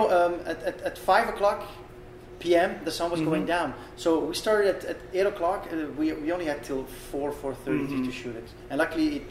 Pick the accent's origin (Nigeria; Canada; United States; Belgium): Belgium; English is a second language; I'm from Belgium